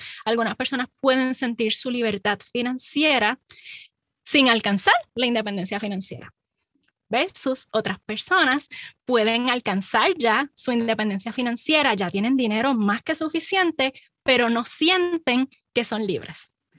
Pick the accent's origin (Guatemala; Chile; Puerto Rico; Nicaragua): Puerto Rico; Vega Baja; crecí en Puerto Rico, Vega Baja, ¿saben? Del mismo neighborhood de … ¿no? De Almirante.